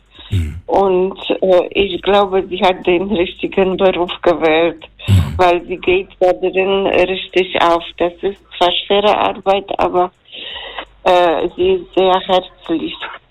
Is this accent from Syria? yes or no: no; Poland; German is a second language; now in Germany; Und ich habe in Polen schon Deutsch gelernt, in der Schule. Ich habe auch ein Jahr Russisch studiert.